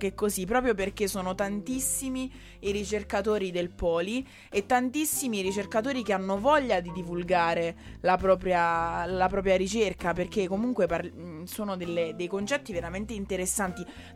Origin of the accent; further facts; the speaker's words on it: Molise, Italy; io sono molisana, e venendo dalla mia piccola realtà